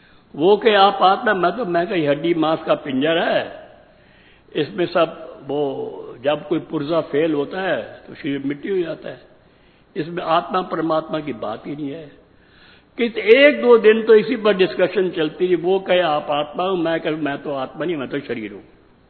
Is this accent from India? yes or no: no; Pakistan; moved away; हमारा लौकिक परिवार जो था, हम वेस्ट पाकिस्तान से आए